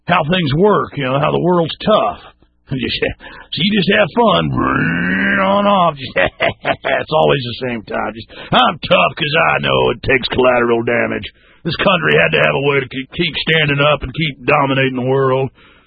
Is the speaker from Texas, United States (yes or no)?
yes; Dallas, Texas, United States; now in Austin, United States; growing up in Dallas, here in Austin